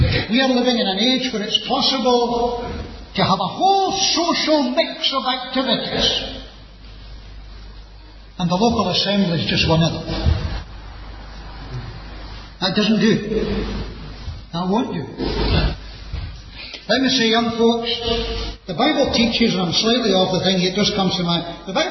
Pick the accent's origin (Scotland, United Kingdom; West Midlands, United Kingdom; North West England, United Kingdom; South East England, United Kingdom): Scotland, United Kingdom; being a Scotsman